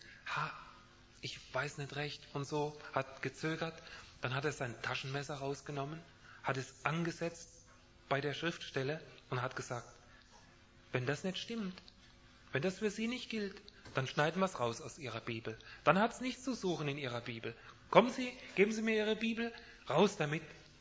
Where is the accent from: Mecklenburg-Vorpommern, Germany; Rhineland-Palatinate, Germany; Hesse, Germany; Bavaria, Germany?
Hesse, Germany; Kassel; auch in meiner Heimat oben im Kasseler Raum